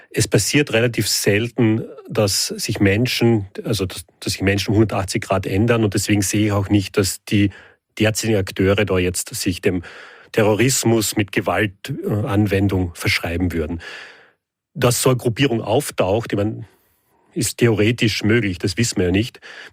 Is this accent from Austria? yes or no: yes; Carinthia, Austria; ich als Kärntner kann da gar nichts versprechen.